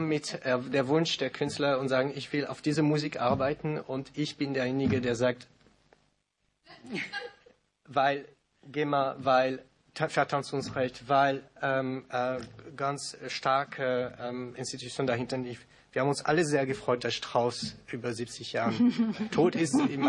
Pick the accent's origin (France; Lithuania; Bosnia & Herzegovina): France; German is a second language; now in Germany; Ich bin Franzose.